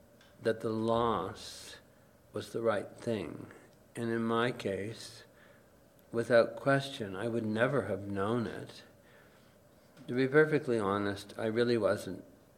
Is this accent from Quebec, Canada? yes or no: yes; Baie-D'Urfé, Quebec, Canada; I said I'm suburban from Montreal, Baie d'Urfey.